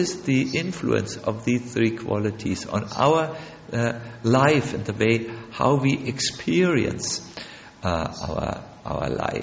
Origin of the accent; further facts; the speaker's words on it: Australia; because we are from Australia and we are beach boys and beach girls.